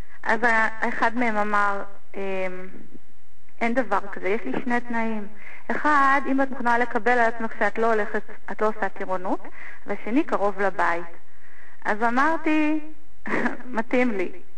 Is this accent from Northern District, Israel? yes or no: no; Orot, Southern District, Israel; born there; נולדתי במושב אורות עם מחלת עיניים.